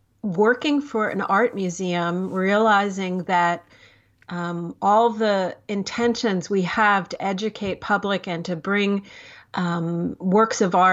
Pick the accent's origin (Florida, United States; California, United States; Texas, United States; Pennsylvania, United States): Pennsylvania, United States; Well, originally I am from not that far from the Brandywine, from Berks County, Pennsylvania. And so I grew up in rural Pennsylvania